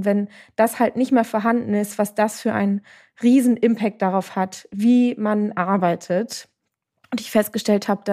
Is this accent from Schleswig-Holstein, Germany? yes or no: yes; Lübeck, Schleswig-Holstein, Germany; born there; fahre nach Lübeck in meine Geburtsstadt